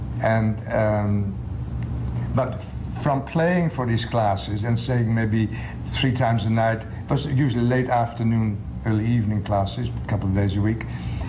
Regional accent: Groningen, Netherlands; In Holland, northeast Holland, Groningen.

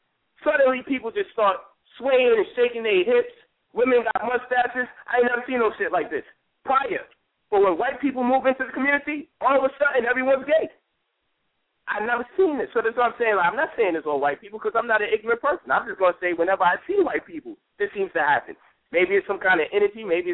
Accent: New York, United States; But you see, I'm from New York, from La Hood.

